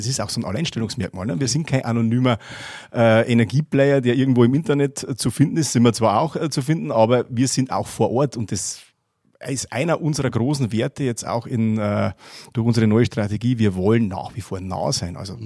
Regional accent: Maxhütte-Haidhof, Bavaria, Germany; Ich komme aus Maxhütte-Heidhof, das ist genau zwischen Schwandorf und Regensburg.

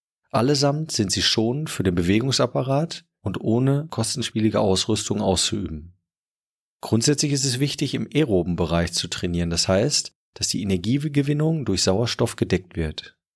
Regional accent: Münster, North Rhine-Westphalia, Germany; Als Münsteraner möchte ich nachfolgend zwei wunderbare Sportarten bzw. körperliche Betätigung bewerben.

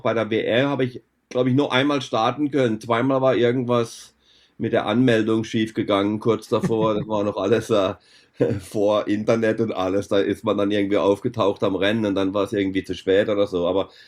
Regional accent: Germany; ich bin ja als Trailfahrer aufgewachsen in Deutschland

